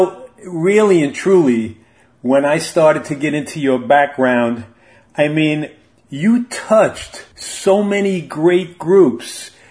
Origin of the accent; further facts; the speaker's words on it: New York, United States; now in Florida, United States; I grew up in Westchester in Connecticut, and I'm living in Florida now.